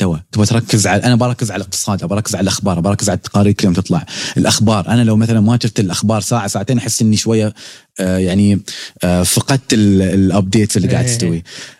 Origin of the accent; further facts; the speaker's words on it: United Arab Emirates; يعني إنتاجنا نحن في الإمارات كامل بيزيد، دخلنا نحن كله بيزيد